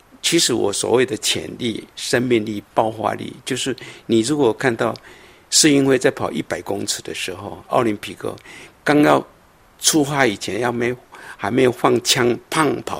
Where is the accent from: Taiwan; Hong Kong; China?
Taiwan; 所以我小时候在台湾也是一样